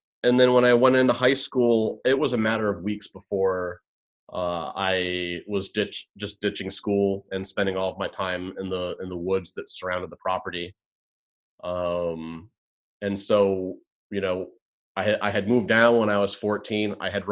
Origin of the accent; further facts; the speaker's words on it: New England, United States; born there; So I was born up in New England.